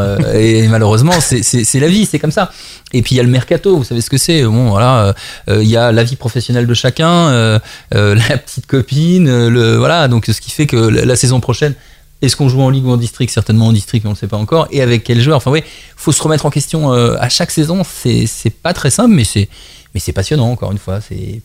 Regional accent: Paris, Île-de-France, France; Alors moi je suis parisien, donc ça me va bien.

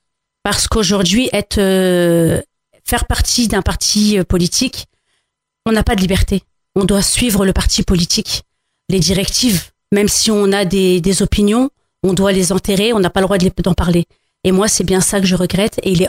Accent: France; Comme j'ai des origines à la fois algériennes, marocaines, je suis française, je représente donc une diversité que je considère comme un atout pour la France d'aujourd'hui

